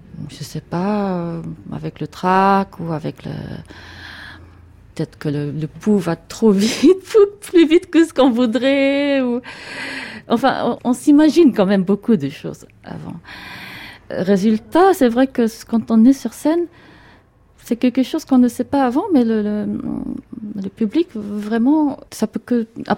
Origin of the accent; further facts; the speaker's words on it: Germany; quand j'étais petite en Allemagne, j'adorais aller à l'école dimanche